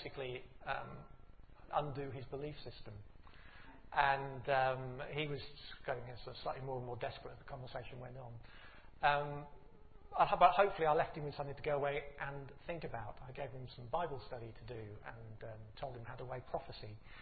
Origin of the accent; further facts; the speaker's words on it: United Kingdom; I mean, we're British, I'm going to say.